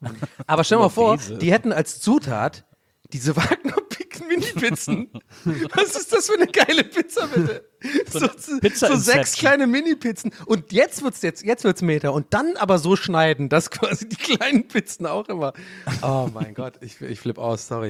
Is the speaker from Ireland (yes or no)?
yes; Ireland; als Ire muss ich sagen